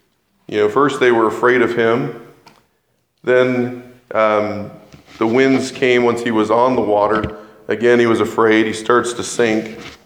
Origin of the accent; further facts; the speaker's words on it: Oklahoma, United States; I'm from Oklahoma, so I can say that.